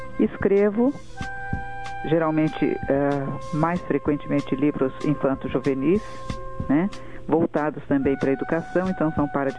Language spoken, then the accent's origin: Portuguese; Campos do Jordão, São Paulo, Brazil; Sou acadêmica da Academia de Letras de Campos do Jordão, minha cidade natal. E estou lá um mês sim, outro não